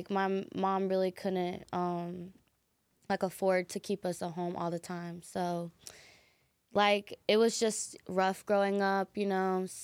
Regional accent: Miami, Florida, United States; From Miami.

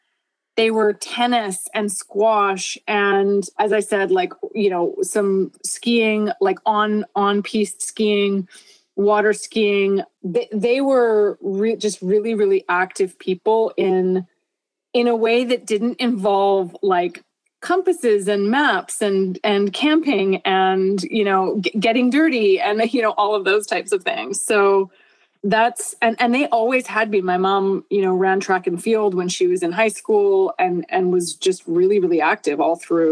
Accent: Vancouver, British Columbia, Canada; I grew up in Vancouver, Canada. So actually not terribly far from here.

